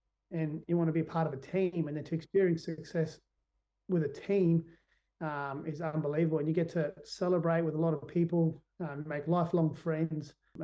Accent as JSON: {"language": "English", "town": "Port Lincoln", "region": "South Australia", "country": "Australia", "tie": "born or raised there", "lives_now": "Adelaide, Australia", "said": "He lived with us for a bit when we first moved to Adelaide from my hometown, Port Lincoln."}